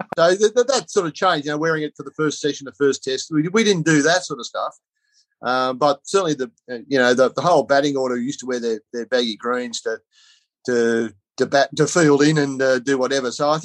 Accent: Wagga Wagga, New South Wales, Australia; So I was nearly always a broad-brim hat guy, and that was growing up in Wagga.

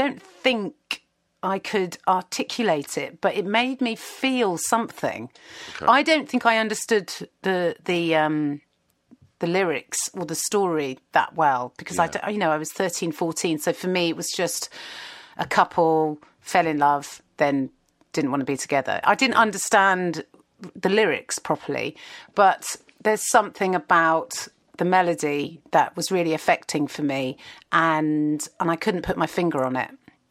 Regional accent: Kingston, London, United Kingdom; I grew up in Kingston, just outside of London

